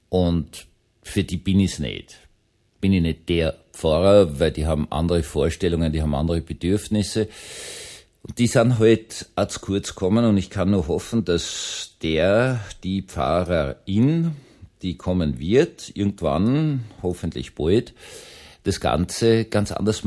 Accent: Vienna, Austria; Ich bin ja Wiener und Mistelbach ist gerade 50 Kilometer nordöstlich von Wien.

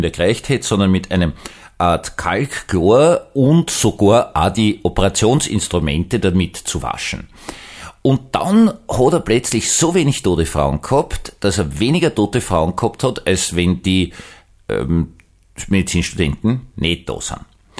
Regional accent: Vienna, Austria; ich bin Wiener.

